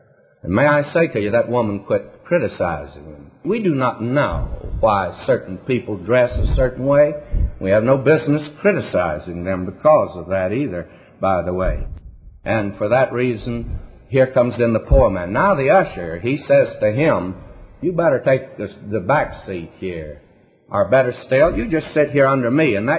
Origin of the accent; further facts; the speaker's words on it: the South, United States; I'm a Southerner, but I want to say this to you.